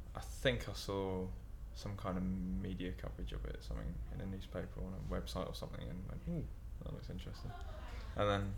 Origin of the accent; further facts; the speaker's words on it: Shrewsbury, West Midlands, United Kingdom; I'm 29, and I'm from Shrewsbury in Shropshire.